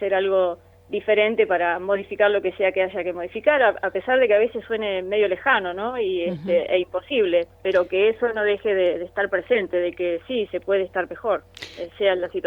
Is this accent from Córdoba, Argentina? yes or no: no; Irene, Buenos Aires Province, Argentina; also born or lived in Tres Arroyos; octubre de 1968, con una partera, según me contó mi mamá. En esa época, bueno, nosotros nos criamos en el campo, en un pueblo que se llama Irene.